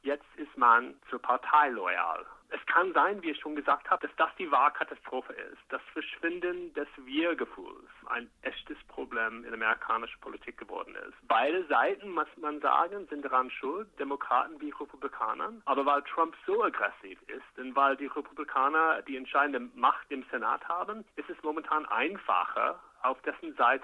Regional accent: Arizona, United States; in Arizona, wo ich aufgewachsen bin, und das ist nur ein Bundesstaat weiter

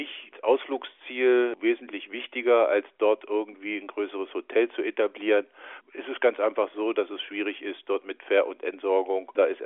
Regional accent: Bad Sachsa, Lower Saxony, Germany; also born or lived in Bad Lauterberg; bin geboren in Bad Lauterberg, aufgewachsen und lebe im Ortsteil der Stadt Bad Sachsa, im Ortsteil Steinach. Bin 56 Jahre alt

